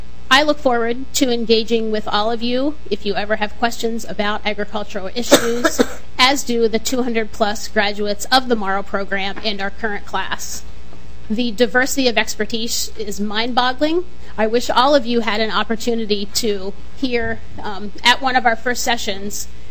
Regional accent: Pennsylvania, United States; now in Minnesota, United States; I'm not a native of Minnesota. I grew up in Pennsylvania, so I have a lot of ties there.

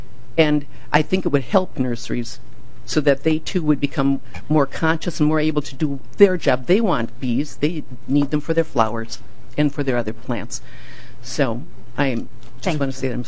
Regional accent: Shorewood, Minnesota, United States; I'm from Shorewood, Minnesota.

